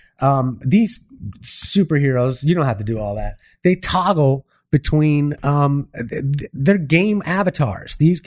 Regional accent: Miami, Florida, United States; Man, growing up in Miami in the 79, 80, 81.

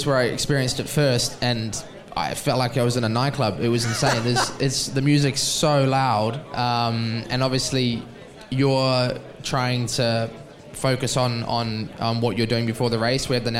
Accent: New Zealand; I'm from New Zealand

